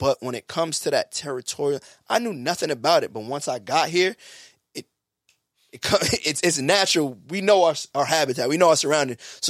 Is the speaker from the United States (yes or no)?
yes; New York, United States; And I'm from New York.